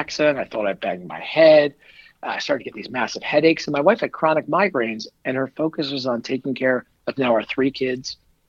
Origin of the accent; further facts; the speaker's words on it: New Jersey, United States; I told you I grew up in Northern Jersey. Dad was an advisor. My mom was a teacher.